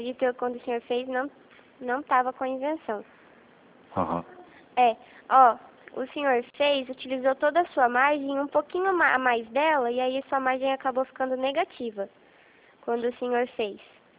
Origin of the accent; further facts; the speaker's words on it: Rio Claro, São Paulo, Brazil; Sou de Rio